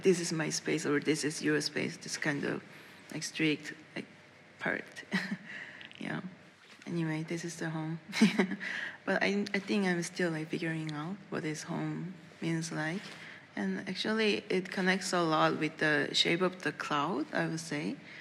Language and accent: English; Seoul, South Korea; English is a second language; Yeah, I'm from Seoul, South Korea